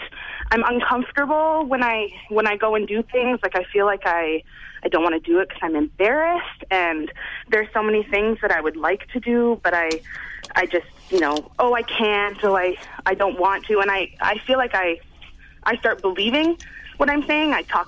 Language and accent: English; British Columbia, Canada; So, well, I'm from Vancouver Island in British Columbia.